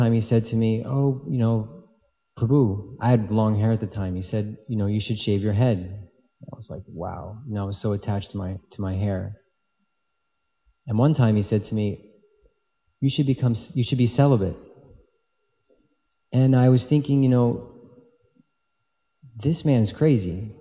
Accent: United States; Not only that, but growing up in America, that was never really even an option that was kind of presented to me.

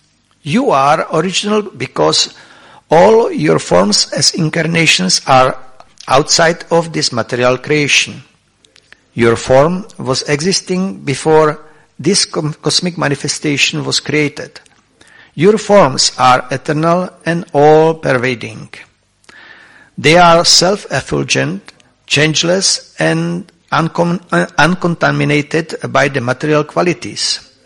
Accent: Czechia; accent: Czech; English is a second language; I would like to apologize for my Czech accent, Czech English accent.

